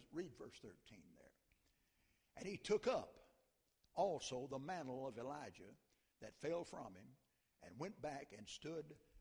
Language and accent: English; United States; When I was a boy, before I went off to play ball down in Mississippi, a great revival came to my hometown every night after supper.